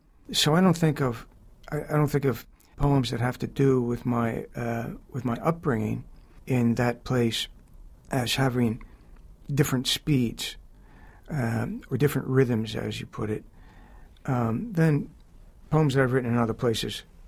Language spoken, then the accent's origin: English; Philadelphia, Pennsylvania, United States; I grew up in a very, very old style Italian immigrant working class neighborhood.